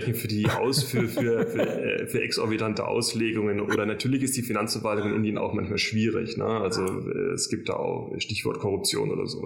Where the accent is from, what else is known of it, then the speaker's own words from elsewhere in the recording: Bavaria, Germany; Also als Franke